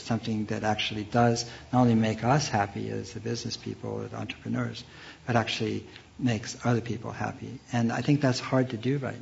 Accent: Berkeley, California, United States; I grew up in Berkeley, the only one of two communist towns in the United States at that time.

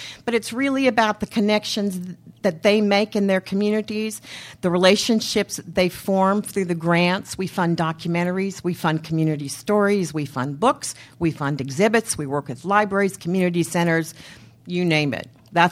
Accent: Redding, California, United States; I'm from Redding, California, and I drove down here today. So I come from a very different perspective from a very rural part of our state.

